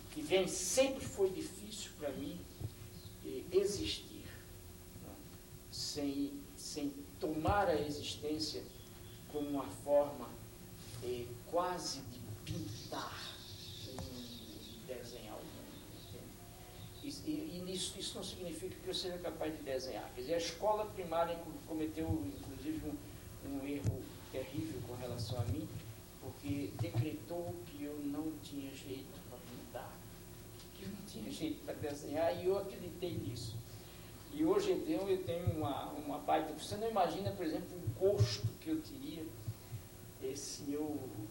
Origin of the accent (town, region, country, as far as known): Recife, Pernambuco, Brazil; born there